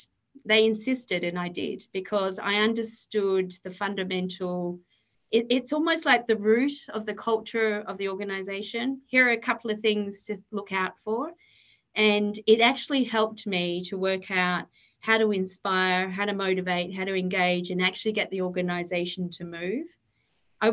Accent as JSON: {"language": "English", "country": "Australia", "said": "I'm an Australian background, very multicultural in the way I was brought up."}